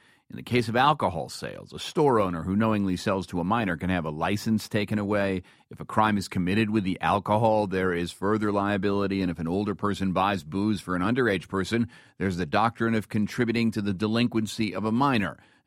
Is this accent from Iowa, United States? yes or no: no; New York, United States; I'm from New York, but I got some friends in Ellisville. My family actually lives here.